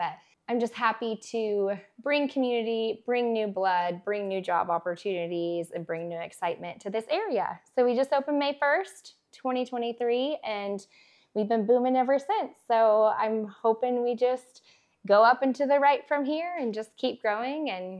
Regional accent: Springfield, Missouri, United States; also born or lived in Fort Worth; now in Lemoore, United States; So I'm from Springfield, Missouri, huge town. I moved here from Fort Worth, Texas, even bigger town.

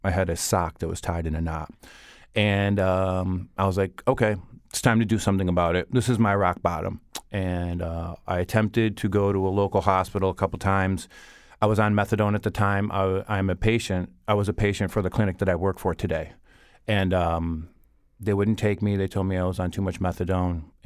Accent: Bristol, Connecticut, United States; I grew up in Bristol, right where I work. And I went to Bristol Central High School. I graduated in 1997. And years later, I moved to the Hartford area, and I've lived here ever since.

